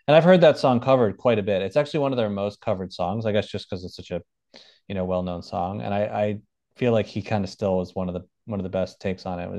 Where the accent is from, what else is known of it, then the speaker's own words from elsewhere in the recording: Teaneck, New Jersey, United States; I'm from Teaneck, New Jersey. So it's like, okay. And my childhood home is like literally near the Hackensack border.